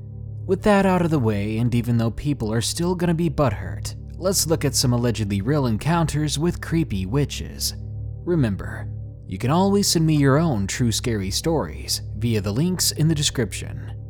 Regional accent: Williamsport, Maryland, United States; But one dark night in my hometown of Williamsport, Maryland, changed the way I think completely. It happened nearly 10 years ago, when I was 16 going on 17 in my hometown.

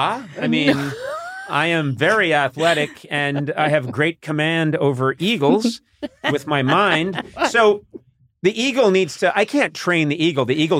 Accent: Boston, Massachusetts, United States; I understand there have been depictions of my hometown of Boston, which portray us as loud, abrasive people that wear Red Sox caps backwards and just eat chowder.

